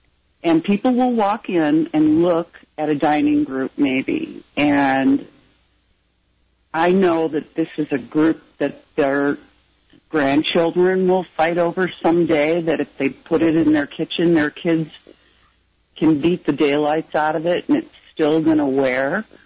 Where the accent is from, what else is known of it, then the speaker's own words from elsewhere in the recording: Detroit, Michigan, United States; Yeah, and even when I grew up in Detroit, and even when in the 70s and whatnot